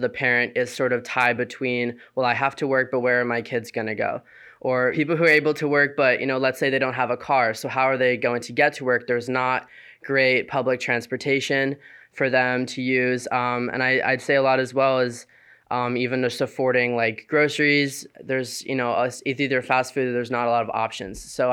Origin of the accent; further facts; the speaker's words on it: Aurora, Illinois, United States; now in Connecticut, United States; I'm a senior journalism student at UConn, and I'm from Aurora, Illinois.